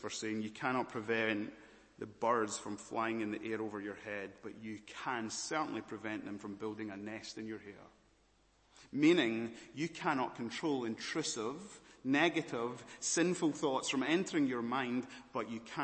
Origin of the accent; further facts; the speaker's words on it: Scotland, United Kingdom; also born or lived in Malawi; I'm going to say I'm from Scotland. And some of you might say, but where are you really from? Okay. I was born in Malawi. My birth certificate says I'm Malawian. But I'm Scottish. Can you hear the accent?